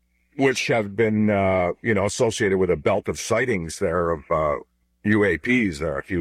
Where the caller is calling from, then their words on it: Ontario, Canada; I'm opening the summer cottage up here north of Kingston, which has been in the family. Well, next year it'll be 200 years.